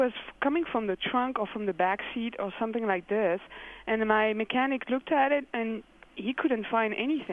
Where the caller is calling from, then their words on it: St. Louis, Missouri, United States; English is a second language; I'm calling from St. Louis.